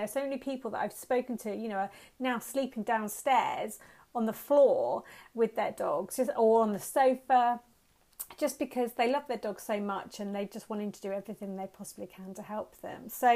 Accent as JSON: {"language": "English", "town": "Woking", "region": "South East England", "country": "United Kingdom", "tie": "born or raised there", "lives_now": "Frome, United Kingdom", "said": "I live in Frome, Somerset, but I grew up in Woking, Surrey, which is about 100 miles away"}